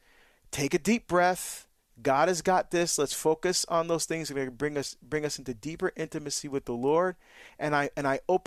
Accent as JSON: {"language": "English", "region": "New Jersey", "country": "United States", "said": "I'm from Jersey."}